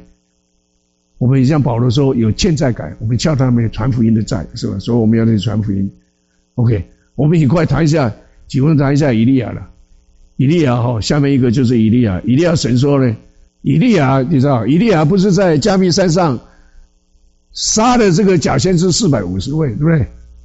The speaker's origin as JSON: {"language": "Chinese", "country": "China", "said": "这个同胞，我们都是中国人"}